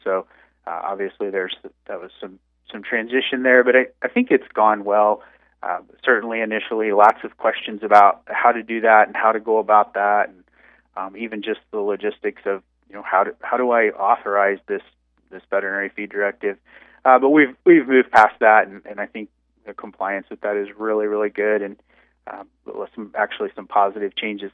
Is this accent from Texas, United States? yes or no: no; Kansas, United States; born there; I'm actually from Kansas, South Central Kansas. I'm a Kansas-born native.